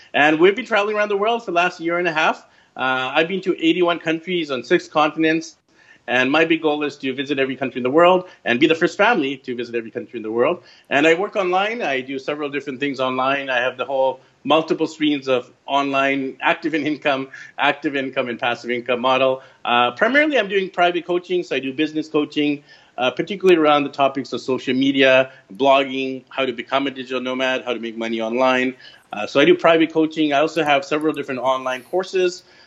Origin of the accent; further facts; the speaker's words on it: Vancouver, British Columbia, Canada; I'm from Vancouver, BC, Canada. But currently, we're here in the Philippines visiting my wife's parents.